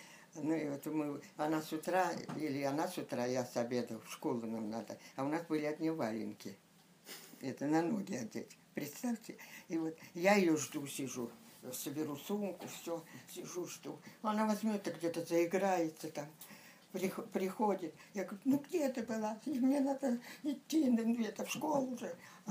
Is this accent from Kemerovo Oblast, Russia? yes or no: yes; Novokuznetsk, Kemerovo Oblast, Russia; В 1937 году мы приехали в Новокузнецк. И так я вот до сих пор в Новокузнецке живу.